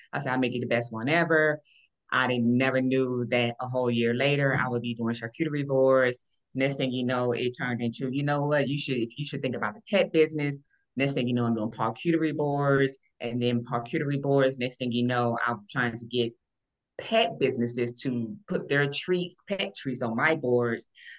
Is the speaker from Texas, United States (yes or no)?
no; Augusta, Georgia, United States; I'm from Augusta. And years ago, we had Fat Man's Forest.